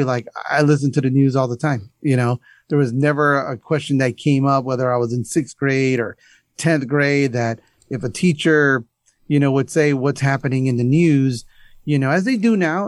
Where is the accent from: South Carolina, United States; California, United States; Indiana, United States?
Indiana, United States; East Chicago; Well, you know, I'm a product of Northwest Indiana. I grew up in East Chicago in Indiana Harbor. My dad was a steel worker at Inland Steel, worked there for 42 years.